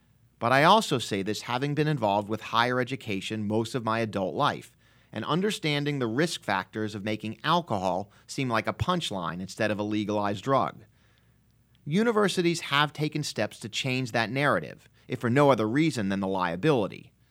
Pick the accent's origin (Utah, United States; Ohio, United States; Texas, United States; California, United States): Texas, United States; Never having attended UT, but growing up in Texas